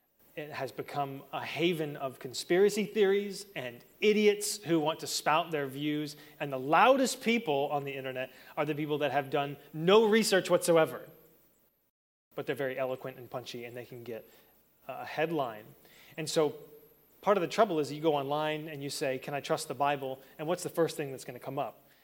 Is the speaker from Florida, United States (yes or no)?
yes; Florida, United States; also born or lived in Calgary, Canada; I was born in Canada, in Calgary, and then, but I grew up in Florida, because I was there since I was like 5 years old. So Florida feels like home.